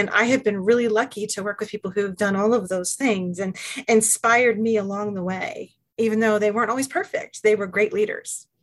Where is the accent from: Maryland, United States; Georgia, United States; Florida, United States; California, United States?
Maryland, United States; Baltimore; I grew up in Baltimore, and my entire family, including my wonderful son, huge Ravens fans.